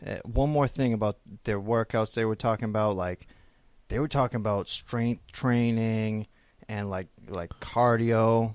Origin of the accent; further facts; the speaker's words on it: New Jersey, United States; Yeah, like, I'm from New Jersey originally, so, like, I got a little bit of a accent.